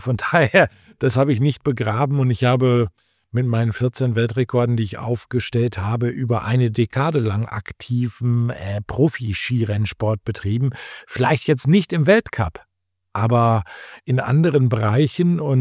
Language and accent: German; North Rhine-Westphalia, Germany; Ich komme natürlich nicht aus den Bergen, sondern ich bin im Ruhrgebiet aufgewachsen